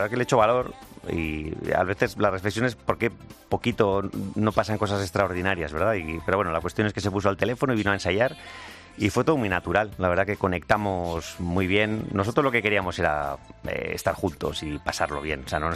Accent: San Sebastián, Basque Country, Spain

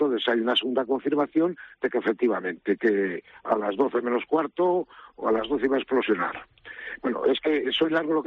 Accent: León, Castile and León, Spain; now in Palma, Spain; yo vivo en Palma de Mallorca, soy de León

